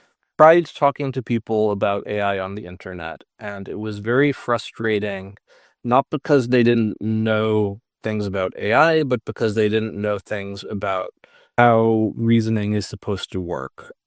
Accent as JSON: {"language": "English", "town": "Boston", "region": "Massachusetts", "country": "United States", "lives_now": "Oakland, United States", "said": "I'm originally from the Boston area. I'm now living in Oakland."}